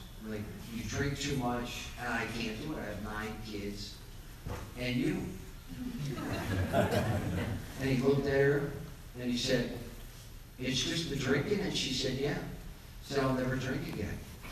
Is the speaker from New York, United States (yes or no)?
yes; Staten Island, New York, United States; I'm Irish Catholic from Staten Island